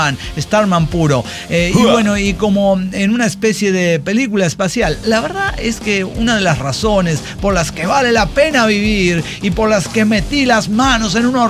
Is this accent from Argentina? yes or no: no; Guanajuato, Mexico; A mí me vale verga porque soy de Guanajuato.